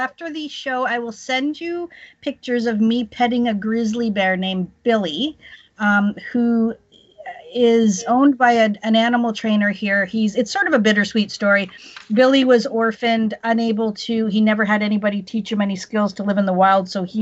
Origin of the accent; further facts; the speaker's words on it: British Columbia, Canada; I'm from British Columbia.